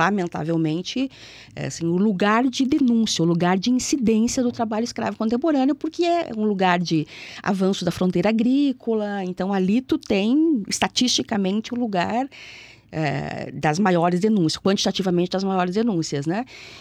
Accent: Rio Grande do Sul, Brazil; also born or lived in Mato Grosso; Sou do Rio Grande do Sul e fui para o Mato Grosso, né? E aí eu fui para o Mato Grosso para estudar efetivamente as questões de terra

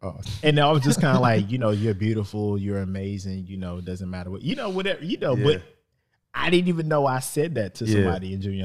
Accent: Lancaster, Texas, United States; I'm originally from Lancaster, Texas. I'm the oldest of three children. I'm a country boy.

